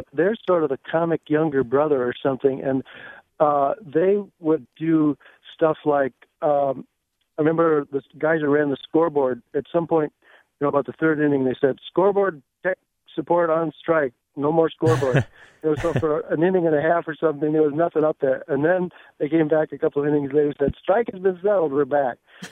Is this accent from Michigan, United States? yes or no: no; Minneapolis, Minnesota, United States; Well, I came from Twin Cities, Minneapolis, and there's a major league team, of course, there.